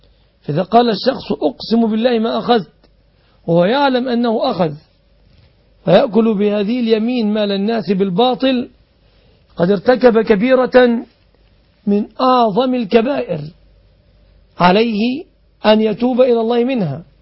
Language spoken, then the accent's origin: Arabic; Egypt; الدية تقديرها عندنا في مصر على وجه التقريب 36.5 كيلوغرام من الفضة